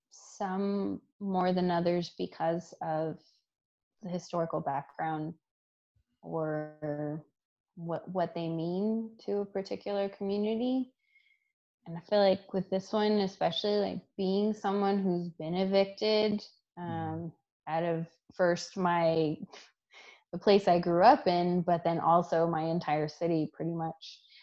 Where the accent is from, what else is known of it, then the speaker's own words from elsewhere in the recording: San Francisco, California, United States; growing up in the Bay, in our different neighborhoods that we grew up in. You know, me from the Mission